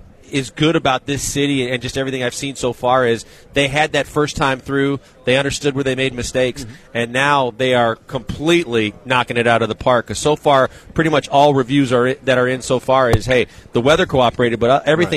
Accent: Midwest, United States; And growing up in the Midwest, I know how important sports is to the culture and the fabric right.

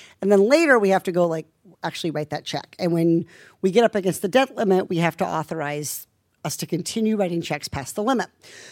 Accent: Iowa, United States; I mean, I'm from Iowa. What do you want from me?

